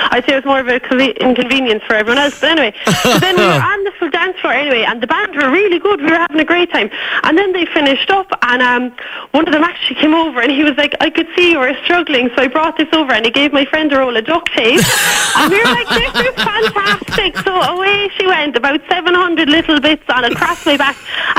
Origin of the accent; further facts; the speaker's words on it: Ballincollig, County Cork, Ireland; I'm from Ballincollig.